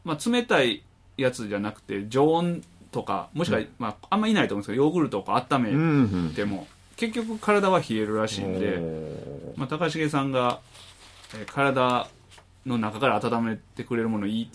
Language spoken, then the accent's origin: Japanese; Tondabayashi, Osaka, Japan; 国外の長旅から帰ってきても地元富田林の風景を見るたびにほっと胸を撫で下ろしています。